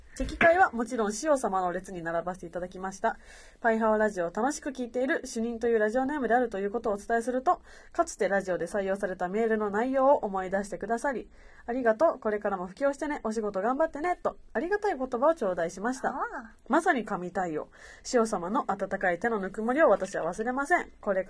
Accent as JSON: {"language": "Japanese", "region": "Mie", "country": "Japan", "said": "自分もまあ三重県出身だから"}